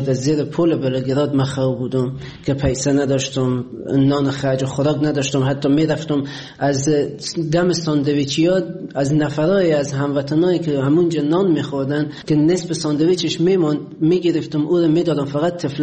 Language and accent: Persian; Afghanistan; moved away as an adult; حدود 3.5-4 سال میشه از افغانستان اومدم بیرون.